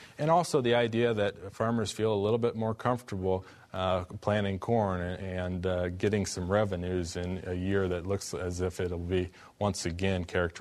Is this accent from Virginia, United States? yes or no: no; Paxton, Illinois, United States; I grew up in a farm community, Paxton, Illinois. My parents were not farmers. My grandparents and uncles were farmers.